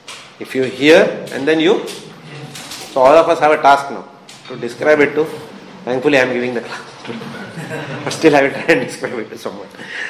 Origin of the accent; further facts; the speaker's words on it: Mumbai, Maharashtra, India; English is a second language; in the local train, no, in Bombay, I come from Bombay.